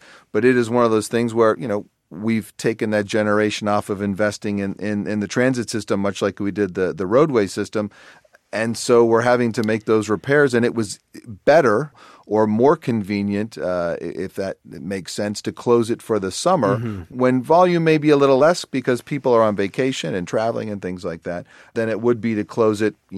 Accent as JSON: {"language": "English", "town": "Los Angeles", "region": "California", "country": "United States", "tie": "born or raised there", "said": "I grew up in Los Angeles. We will not build our way out of congestion in Los Angeles."}